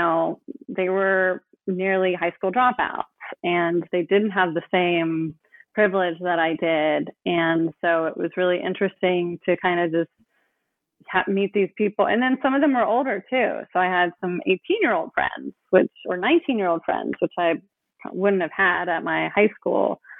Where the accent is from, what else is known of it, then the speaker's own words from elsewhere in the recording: Oakland, California, United States; I grew up in Oakland. And so I have been exposed to, you know, diversity, and, you know, the Bay Area is a kind of melting pot.